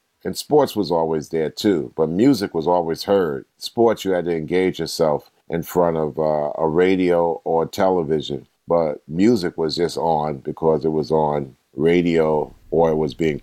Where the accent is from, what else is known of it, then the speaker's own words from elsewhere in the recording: New York, United States; I mean, I grew up in New York, so music, you know, pop radio meant everything.